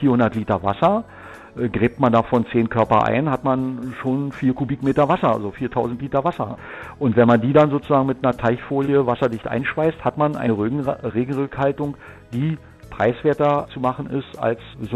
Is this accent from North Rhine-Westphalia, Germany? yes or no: no; Brandenburg, Germany; Wir sind ja als Brandenburger immer schon einfallsreich gewesen